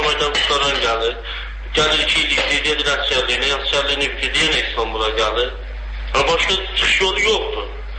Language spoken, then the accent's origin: Azerbaijani; Nakhchivan, Azerbaijan; now in Turkey; Naxçıvandan bura gəlmişik.